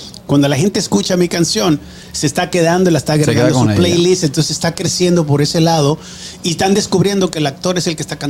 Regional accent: La Vega, Dominican Republic; Yo soy de La Vega, República Dominicana, del Cibao, para la gente que no escucha de fuera.

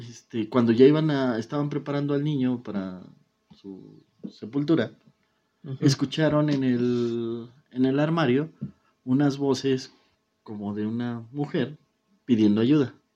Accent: Mexico; como todos sabemos, los mexicanos, lamentados de madre, ahuyentamos a las brujas

